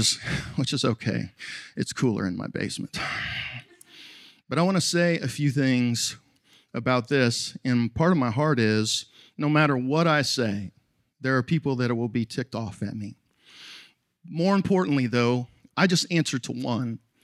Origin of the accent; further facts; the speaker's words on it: Canada; now in United States; I'm an immigrant. You know what I mean? I can't even vote in this country. You know that? I can't vote. I'm Canadian. I never got my citizenship, right?